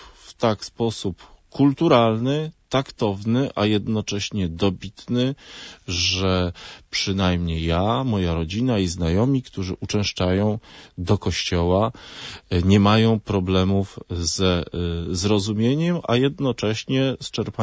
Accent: Lublin, Lublin Voivodeship, Poland; ale ja jestem z Lublina, choć pracuję w Parlamencie Europejskim na co dzień w Brukseli i w Strasburgu, to chodzę do kościoła w Lublinie, czasem także w Momotach

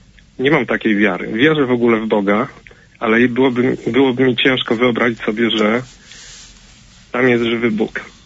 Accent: Radom, Masovian Voivodeship, Poland; Dzwonię, w ogóle jestem kierowcą z Suwałk. Pochodzę z Radomia, mieszkam w Radomiu. Z parafii Matki Bożej Królowej Świata.

